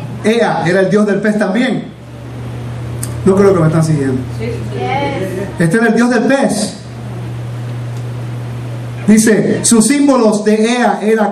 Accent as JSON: {"language": "Spanish", "region": "California", "country": "United States", "tie": "born or raised there", "also_born_or_lived": "Puerto Rico / Venezuela", "said": "Yo nací en Puerto Rico, por cierto. Me crié en California. Y ahora vivo aquí."}